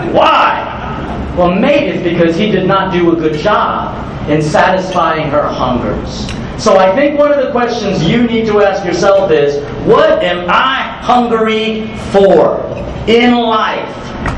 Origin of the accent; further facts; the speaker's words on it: Southern United States, United States; accent: Southern; Did you hear my southern accent and all of that?